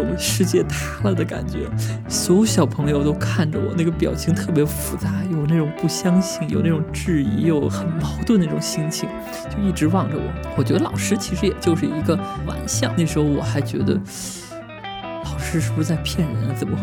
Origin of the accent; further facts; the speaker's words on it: Beijing, China; 27岁。我是哈萨克族，但是我一个比较特殊的一点就是我从小在北京长大。之所以在北京长大，是因为我的爷爷奶奶他们从60年代就到了北京，